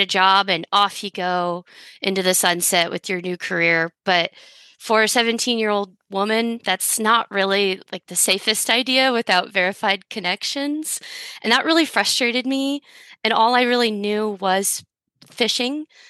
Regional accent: Ketchikan, Alaska, United States; So born and raised in Ketchikan, Alaska. Ketchikan is primarily a fishing community

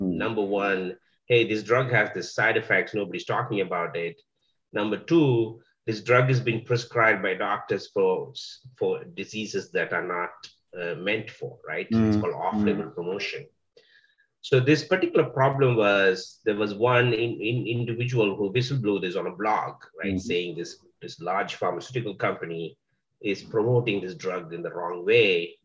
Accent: Sri Lanka; now in United States; I came to the US 22 years ago. My parents were originally from India, but I grew up in Sri Lanka. I was born and brought up in an area that's not very much known in Sri Lanka. It's the tea plantations

